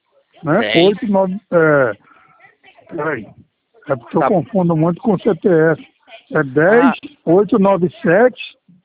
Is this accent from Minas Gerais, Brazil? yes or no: no; Nova Iguaçu, Rio de Janeiro, Brazil; born there; Eu nasci em Nova Iguaçu, Rio de Janeiro.